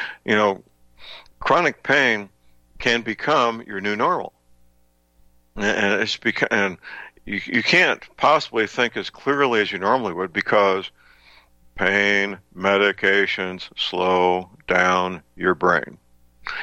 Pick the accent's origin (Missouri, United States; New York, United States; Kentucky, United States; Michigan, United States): Missouri, United States; St. Louis; not in the Philippines, but in my hometown, St. Louis, they will pick up that phone